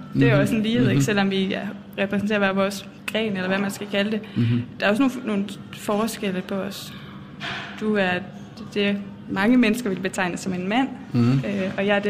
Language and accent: Danish; Jutland, Denmark; Vi er begge to jyder. Vi er begge to venstreorienterede. Vi er begge to vegetar.